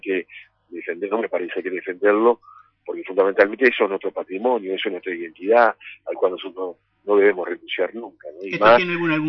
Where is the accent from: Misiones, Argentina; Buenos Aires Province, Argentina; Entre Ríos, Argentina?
Entre Ríos, Argentina; Paraná; born there; yo soy nacido en Paraná, y vivo en Paraná, y vivo en Paraná